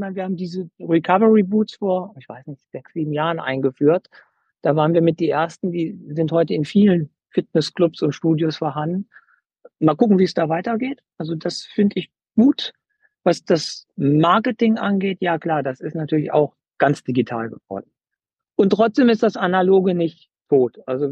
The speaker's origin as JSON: {"language": "German", "town": "Düsseldorf", "region": "North Rhine-Westphalia", "country": "Germany", "lives_now": "Madrid, Spain", "said": "Ich komme ja aus Düsseldorf"}